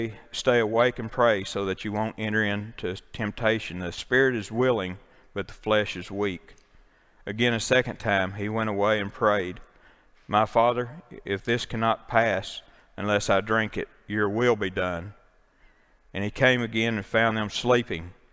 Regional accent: Marlow, Oklahoma, United States; I was raised in Marlow. I graduated from Marlow High School.

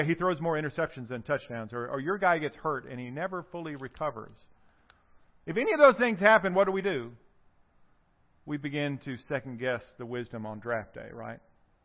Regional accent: South Carolina, United States; South Carolina, you know, where I'm from

